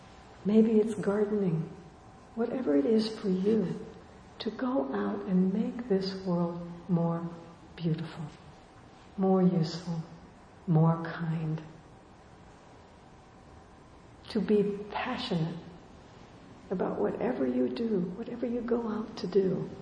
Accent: California, United States; I grew up in Southern California. This was a cycle that repeated itself over and over again.

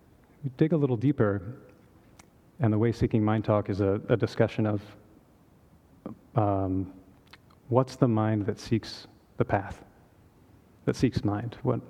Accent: Texas, United States; born there; So I was born in Texas. People tell me it doesn't show on the accent.

